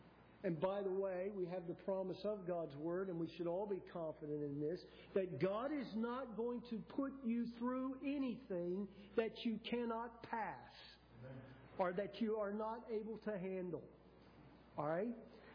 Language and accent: English; Brisbane, Queensland, Australia; I grew up right there in Australia and learned my heritage in Brisbane, where MacArthur had his headquarters in World War II.